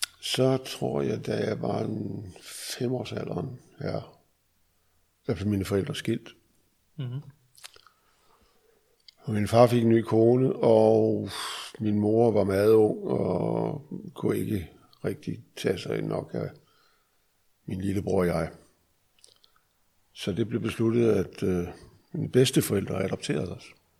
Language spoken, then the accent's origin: Danish; Frederiksberg, Capital Region of Denmark, Denmark; born there; Og jeg blev født i 43 på Frederiksberg.